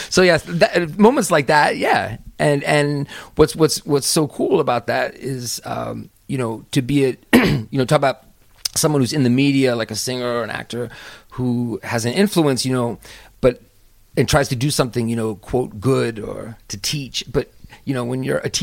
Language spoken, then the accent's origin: English; St. Louis, Missouri, United States; moved away as an adult; also born or lived in Boston; I was born in Boston and lived there till I was 8 years old. Then my family, my parents, their jobs changed. We moved to St. Louis. Mm-hmm. So I pretty much feel like I grew up in St. Louis, like my hometown is St. Louis.